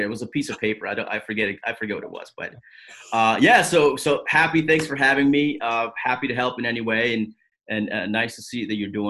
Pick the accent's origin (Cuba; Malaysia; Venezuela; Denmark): Venezuela; also born or lived in Paterson, New Jersey; now in United States; I'm an immigrant. I came from Venezuela in 1996. Crazy, because I landed July 4th, 1996 in New York, New Jersey.